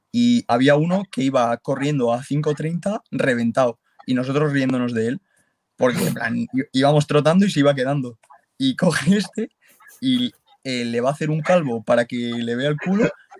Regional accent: Alcobendas, Community of Madrid, Spain; Yo Alcobendas y Tres Cantos.

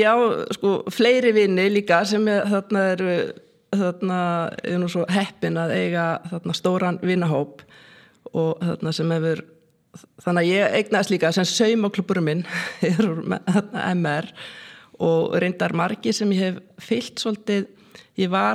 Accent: Reykjavík, Capital Region, Iceland; Við erum nú bara á mínum æsku slóðum. Ég alinn hérna upp í Vesturbænum. Ég var sem sagt þarna bjó til 13 ára í kennarablokkinni sem hérna bara rétt hjá. Og þetta sem sagt, var í Melaskóla og Hagaskóla

